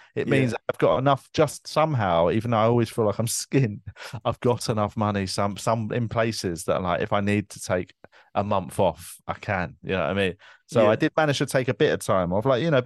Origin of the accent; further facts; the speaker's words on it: Tooting, London, United Kingdom; the council flat that I grew up in Tooting